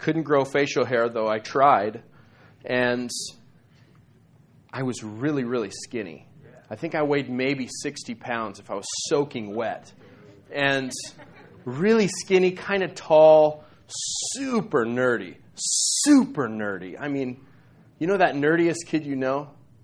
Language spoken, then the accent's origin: English; New Mexico, United States; I'm from New Mexico. We don't have earthquakes there.